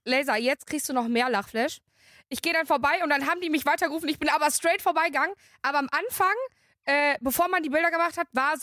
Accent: Bielefeld, North Rhine-Westphalia, Germany; ich komme aus Bielefeld.

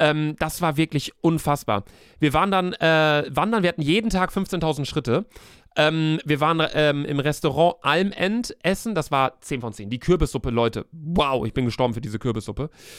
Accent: Cologne, North Rhine-Westphalia, Germany; Wo kommt ihr her? Ja, Köln, bla bla, dies, das.

